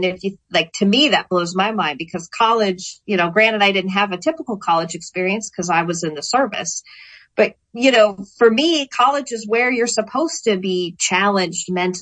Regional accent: Minnesota, United States; Yes, I did. So I went to what was considered one of the best public schools in the state.

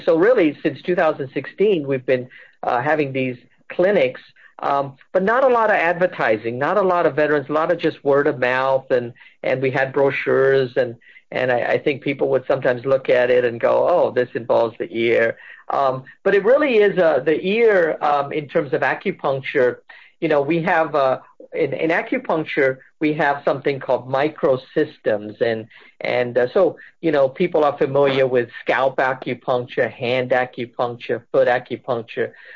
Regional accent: England, United Kingdom; also born or lived in elsewhere; I had of this Indian heritage, even though, I grew up partly in England and partly here

